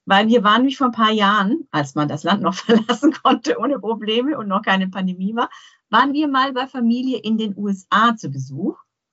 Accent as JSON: {"language": "German", "region": "Bavaria", "country": "Germany", "said": "ich bin ja aus Bayern. Und in Bayern, da ist ja eigentlich das üblich"}